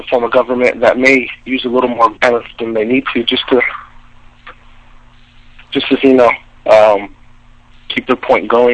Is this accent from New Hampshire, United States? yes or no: no; San Diego, California, United States; born there; No, I was born in San Diego.